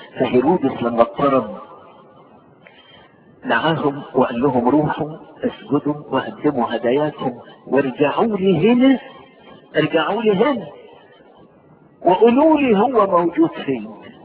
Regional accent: Egypt; ودخل بلدنا مصر

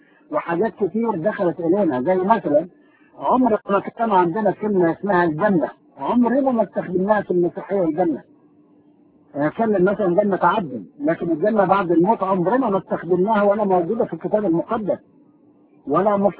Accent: Egypt; لكن احنا اتربينا في مصر وسمعنا كده.

